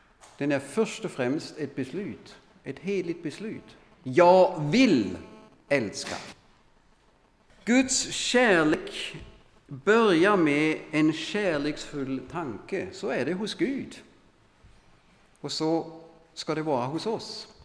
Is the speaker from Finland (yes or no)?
no; Germany; Och det kan jag knappt säga som tysk.